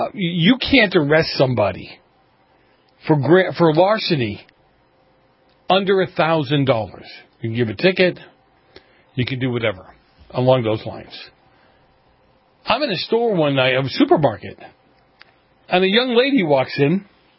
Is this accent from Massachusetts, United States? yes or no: yes; Boston, Massachusetts, United States; Like when I was a kid, I grew up in Boston.